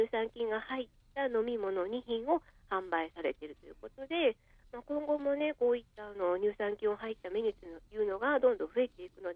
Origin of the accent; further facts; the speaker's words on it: Kyoto, Japan; ちょっと地元京都の話題なんですけども